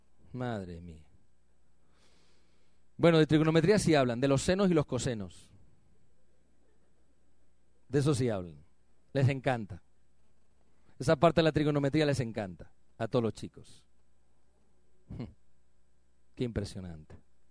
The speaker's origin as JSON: {"language": "Spanish", "town": "Albacete", "region": "Castilla-La Mancha", "country": "Spain", "said": "No, yo soy español de pura cepa, albaceteño. Lo que pasa es que mi acento, gracias a Dios, se está, ¿cómo se llama? Perfeccionando."}